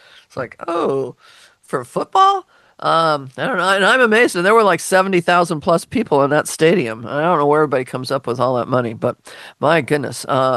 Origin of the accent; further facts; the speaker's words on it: Chicago, Illinois, United States; born there; You think I would know that because I was born in Chicago.